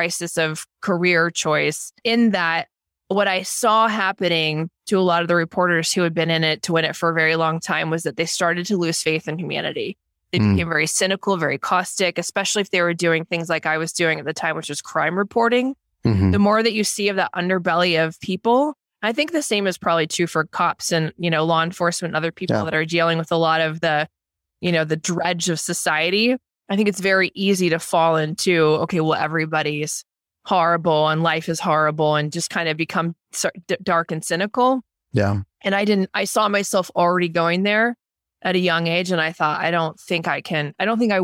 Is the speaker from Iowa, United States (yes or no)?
yes; Iowa, United States; I grew up in Iowa. I was going to Iowa State University